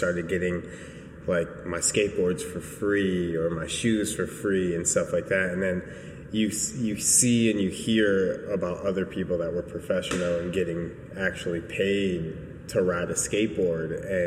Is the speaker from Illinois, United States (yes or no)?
yes; Chicago, Illinois, United States; I grew up in Chicago.